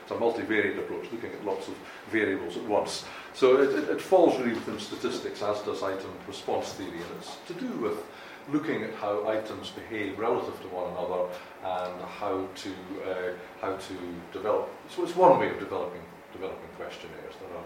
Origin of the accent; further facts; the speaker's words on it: Scotland, United Kingdom; I'm from the UK. I'm from Scotland. So my accent isn't quite the same as Norman's.